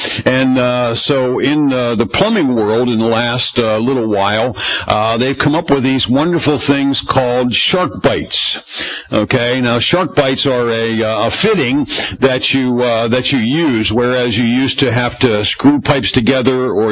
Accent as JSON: {"language": "English", "region": "Pennsylvania", "country": "United States", "tie": "born or raised there", "said": "went back to the home area that I grew up in Pennsylvania."}